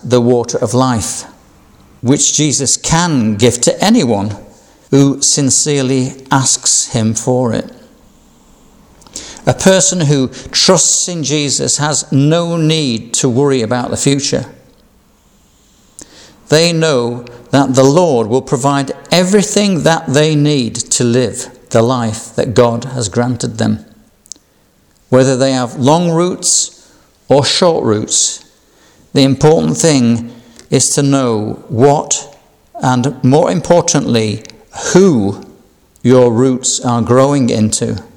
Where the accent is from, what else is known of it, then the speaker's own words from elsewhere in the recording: Yorkshire and the Humber, United Kingdom; Like me, I'm a Yorkshire man, my roots are from Yorkshire